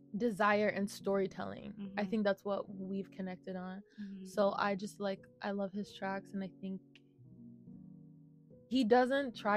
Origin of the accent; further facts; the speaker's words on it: United Kingdom; like I'm British and I don't you just wouldn't know that from hearing me talk and stuff.